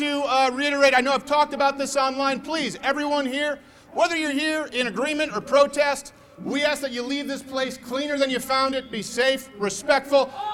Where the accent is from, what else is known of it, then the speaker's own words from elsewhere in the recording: Canada; also born or lived in Michigan, United States; now in United States; Now, I was born in Michigan. I was born in Michigan. I was raised in Canada a lot of my life, sorry.